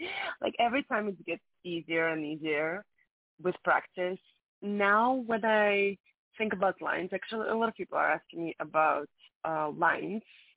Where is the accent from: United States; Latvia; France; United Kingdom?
Latvia; English is a second language; English is my third language. I also speak Latvian because I'm from Latvia.